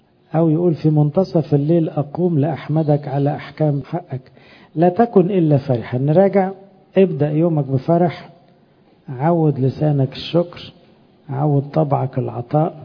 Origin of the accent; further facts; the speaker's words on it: Egypt; والحمد لله إحنا كمصريين يعني عندنا وباء، يعني مش مرض، عندنا محترفين للنكد